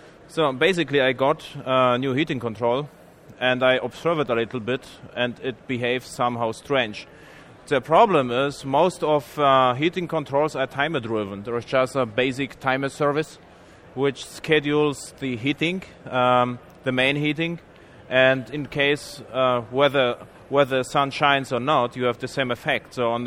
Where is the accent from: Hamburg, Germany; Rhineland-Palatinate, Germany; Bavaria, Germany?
Bavaria, Germany; now in California, United States; You have to know as well, I'm from Bavaria. So we have strong winters with minus degrees.